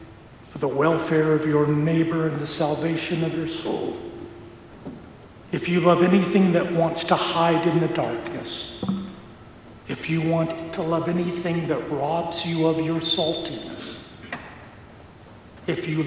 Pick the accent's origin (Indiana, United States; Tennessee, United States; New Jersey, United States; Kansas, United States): Kansas, United States; I grew up in Western Kansas, and we are used to prairie fires.